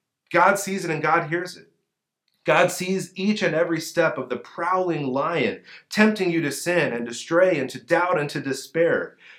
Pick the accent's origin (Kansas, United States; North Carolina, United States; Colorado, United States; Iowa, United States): Kansas, United States; born there; also born or lived in Sinaloa, Mexico; I'm a flatlander by birth. I was born in Kansas, and I lived there for a while. Then my family moved to the breadbasket of Mexico in Sinaloa, another flatland with some mountains in the background.